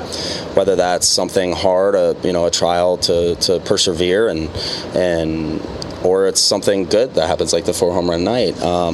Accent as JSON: {"language": "English", "town": "Lebanon", "region": "Ohio", "country": "United States", "tie": "born or raised there", "said": "Yeah, growing up in Cincinnati, I was actually 30 minutes north of here in Lebanon"}